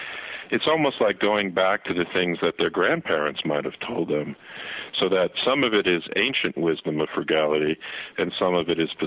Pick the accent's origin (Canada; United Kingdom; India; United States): United States; I love being an American, and I've really enjoyed the advantages of growing up in our great freedoms